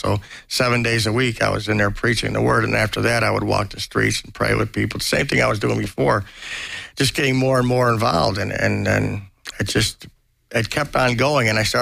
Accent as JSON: {"language": "English", "town": "Buffalo", "region": "New York", "country": "United States", "tie": "born or raised there", "moved": "as an adult", "lives_now": "Los Angeles, United States", "said": "I grew up in Western New York, Buffalo, New York, actually. And I got to Los Angeles, and I got off the bus"}